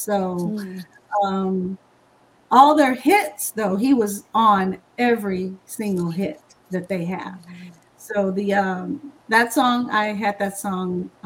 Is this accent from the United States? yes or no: yes; Inglewood, California, United States; Originally, I was born and raised in Inglewood. I'm from Inglewood, but I grew up in both Inglewood and LA, which is right there.